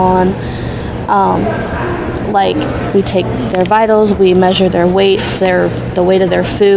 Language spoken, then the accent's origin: English; Blanchester, Ohio, United States; I'm from Blanchester.